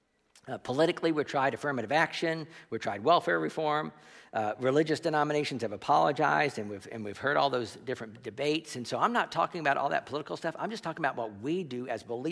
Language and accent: English; the South, United States; I grew up in the South